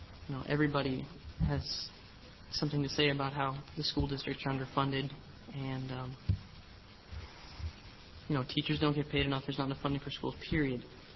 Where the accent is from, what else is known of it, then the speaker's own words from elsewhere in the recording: Corvallis, Oregon, United States; I'm from Corvallis.